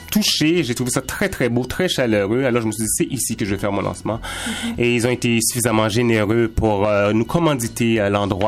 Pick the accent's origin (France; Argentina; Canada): Canada; Montreal, Quebec; J'ai grandi aussi à Montréal.